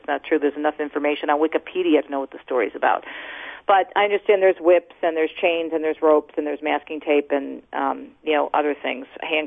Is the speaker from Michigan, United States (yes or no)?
yes; Detroit, Michigan, United States; We had a radio station in my hometown of Detroit last week that actually had giveaway for the movie.